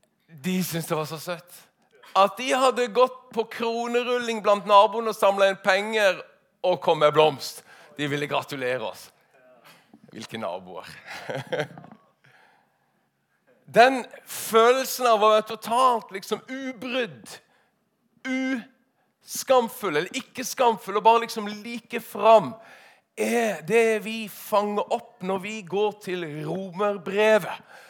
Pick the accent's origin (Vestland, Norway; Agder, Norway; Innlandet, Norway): Agder, Norway; Lista; der jeg kommer fra, Lista på Sørlandet, en bygd med 900 mennesker.